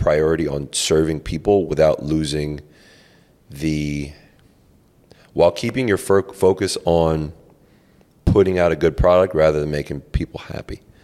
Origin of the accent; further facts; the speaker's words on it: Miami, Florida, United States; regardless of me being Colombian, regardless of me being African-American, like, this is where I'm from Miami, this is my city, and I want you to come down here and respect this.